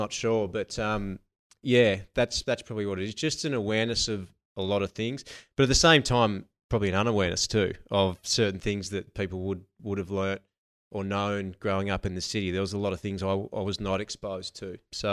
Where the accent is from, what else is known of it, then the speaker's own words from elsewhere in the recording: Narrandera, New South Wales, Australia; now in Victoria, Australia; I'm not from Victoria. I'm from regional New South Wales. Explains a lot. Yeah, grew up in a small country town called Narendra, which for anyone that knows where Wagga is, it's close to there